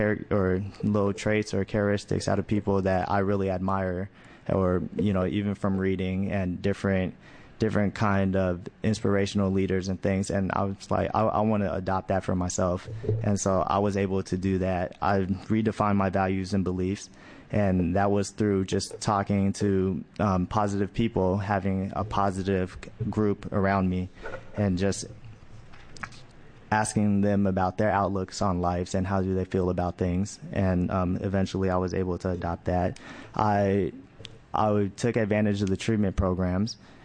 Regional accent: Oakland, California, United States; I grew up in East Oakland, California, and it was an impoverished area, and it was plagued with a lot of gang warfare and drug trade.

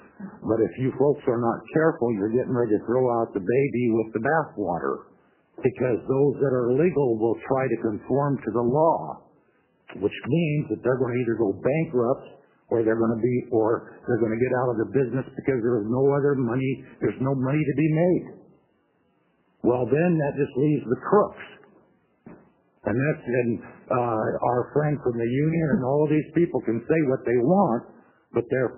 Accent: Albany, Oregon, United States; I'm from Albany, Oregon.

